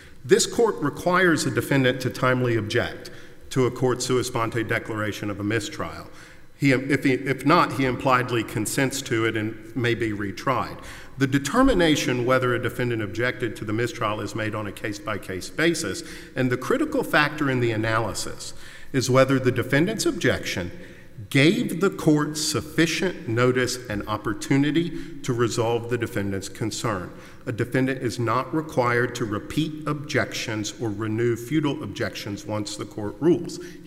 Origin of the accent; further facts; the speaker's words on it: Houston, Texas, United States; I'm from Houston.